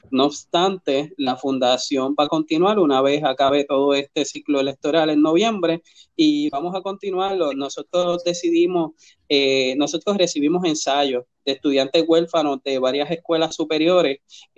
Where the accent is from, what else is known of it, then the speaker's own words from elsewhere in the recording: Gurabo, Puerto Rico; Yo soy producto de Residencial Público Luis del Carmen Echevarría de Gurabo. Soy huérfano desde los 14 años